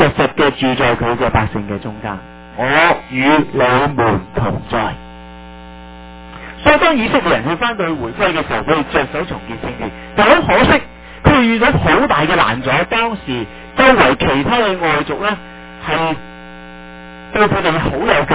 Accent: China; 其实叫我哋中国人话叫有瓦遮头已经好好噶

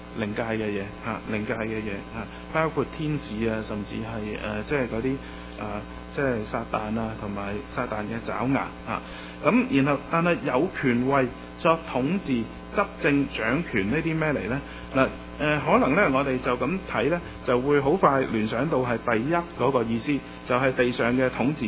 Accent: China; 其實都同我哋中國人都有啲似啊

